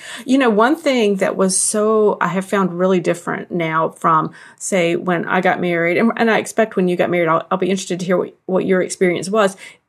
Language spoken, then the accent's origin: English; the South, United States; even though I grew up in the South, you grew up in the Midwest